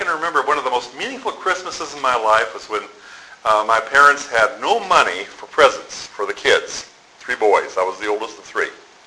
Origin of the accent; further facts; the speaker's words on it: South Dakota, United States; I've shared this several times in terms of where I grew up in South Dakota, where everybody was, by today's standards, in that situation.